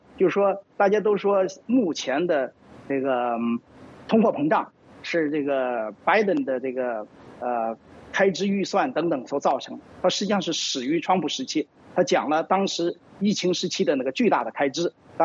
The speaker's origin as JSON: {"language": "Chinese", "country": "China", "lives_now": "United States", "said": "本来我们从中国来的异议人士很多都是倾向于共和党的保守价值的"}